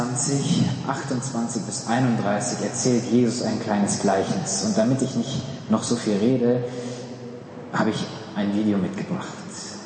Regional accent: Germany; Wildfremder Mensch, ich als Deutscher denke erstmal, ups, und die Frage nach diesem Befinden in Amerika ist wohl eher so eine Höflichkeitsfloskel, die wir in Deutschland nicht ganz so kennen.

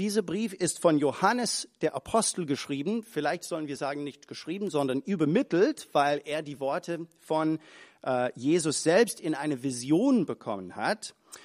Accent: United States; German is a second language; Ich bin Amerikaner

